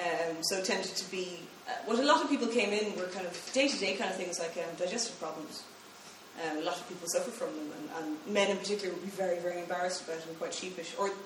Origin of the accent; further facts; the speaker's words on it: Carlow, Leinster, Ireland; I mean, I'm from Carlow